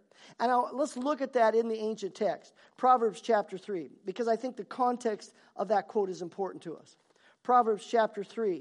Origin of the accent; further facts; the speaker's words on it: Idaho, United States; also born or lived in Saskatchewan, Canada; I went to school in Saskatchewan, and I came from Idaho, so driving in Saskatchewan was totally different.